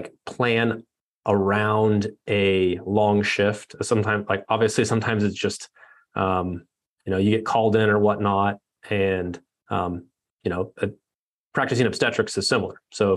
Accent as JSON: {"language": "English", "town": "Kansas City", "country": "United States", "said": "I'm from Kansas City, and I've always kind of known that I wanted to be a physician"}